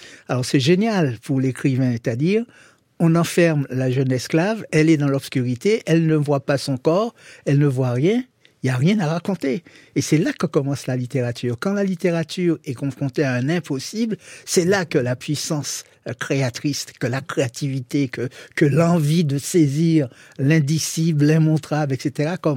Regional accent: Martinique, France; Moi, je suis martiniquais

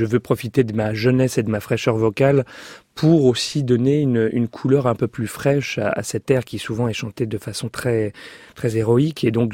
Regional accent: Auvergne-Rhône-Alpes, France; also born or lived in Paris / Geneva; je suis français et suisse. Je suis né à Paris, j'ai grandi en Haute-Savoie et à Genève. Et voilà, je suis citoyen suisse aussi.

